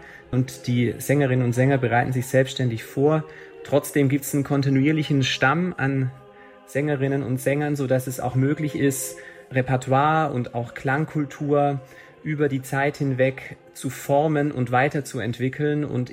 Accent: Tübingen, Baden-Württemberg, Germany; born there; Ich bin in Tübingen geboren

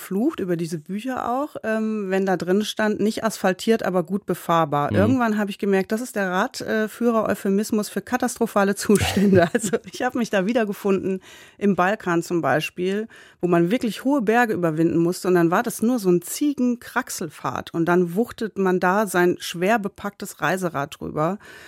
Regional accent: Eifel, Germany; Ja, ich komme aus der Eifel. Ich bin in der Eifel geboren und aufgewachsen.

